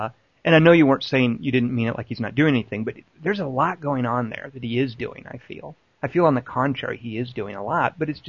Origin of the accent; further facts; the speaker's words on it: Arkansas, United States; I really did like the setup for the final final set piece in, which I believe was actually in my home state of Arkansas.